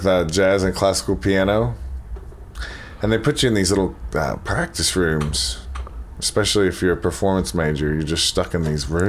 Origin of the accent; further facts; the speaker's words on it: Kentucky, United States; also born or lived in Ohio; Well, I grew up in Northern Kentucky.